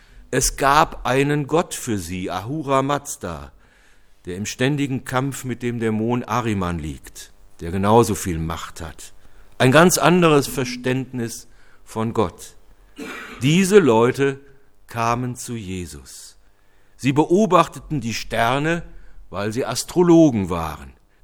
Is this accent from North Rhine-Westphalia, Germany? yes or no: yes; Cologne, North Rhine-Westphalia, Germany; Drei Kronen zieren das Wappen meiner Heimatstadt Köln.